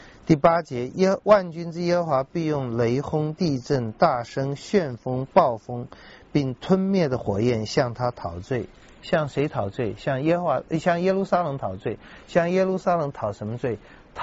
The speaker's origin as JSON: {"language": "Chinese", "country": "China", "said": "就是一场梦嘛，我们中国人都会讲这话，南柯一梦嘛。"}